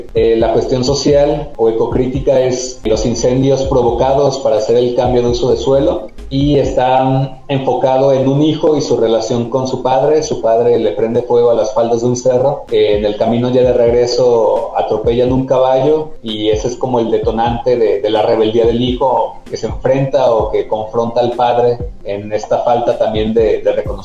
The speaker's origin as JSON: {"language": "Spanish", "town": "Chapala", "region": "Jalisco", "country": "Mexico", "said": "en el lago de Chapala, que es de donde yo soy, que es un lago que está sumamente contaminado."}